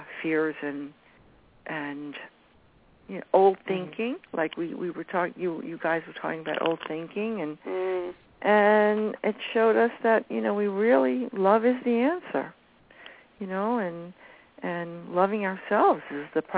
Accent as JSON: {"language": "English", "town": "Bronx", "region": "New York", "country": "United States", "tie": "born there", "lives_now": "Bolton Landing, United States", "said": "I was born in the Bronx."}